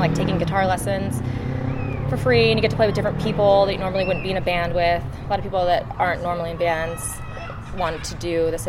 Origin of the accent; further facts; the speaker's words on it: Simi Valley, California, United States; now in Olympia, United States; No, I'm from Simi Valley, California.